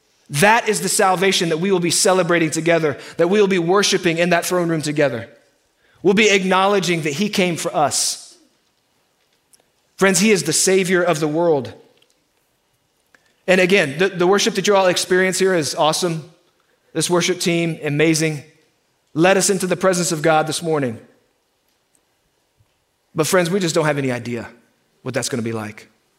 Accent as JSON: {"language": "English", "town": "Kansas City", "region": "Missouri", "country": "United States", "tie": "born or raised there", "said": "I mentioned I'm from Kansas City area originally, grew up in a cattle ranch about 30 miles north of KC."}